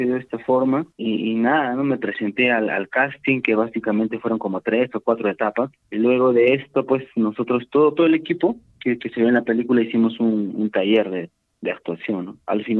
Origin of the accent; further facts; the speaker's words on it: Puno, Peru; yo soy del distrito de Pedro Vilcapaza, que pertenece, ¿no?, a la provincia de Putina.